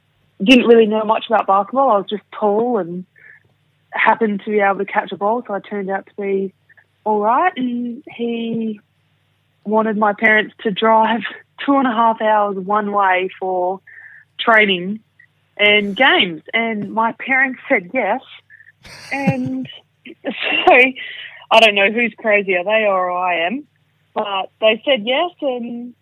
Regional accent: Katanning, Western Australia, Australia; So I'm actually originally from Kittanning, which is about 3.5 hours southeast of Perth, and got about 4,000 people in it.

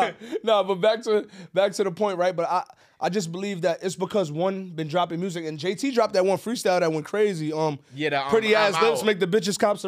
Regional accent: Harlem, New York, United States; I love that shit, baby. I'm from Harlem. I like that shit, baby.

